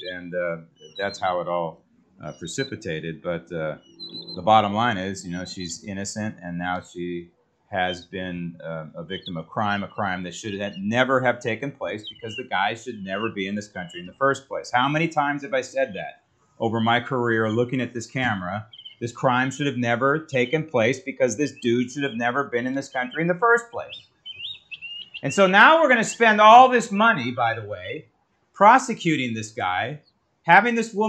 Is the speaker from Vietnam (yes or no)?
no; United States; No, I'm not. I'm an American.